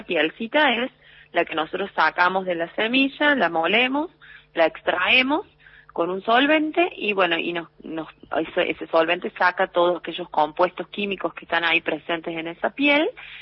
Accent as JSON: {"language": "Spanish", "region": "Córdoba", "country": "Argentina", "said": "vale, ya se nota, ¿no?"}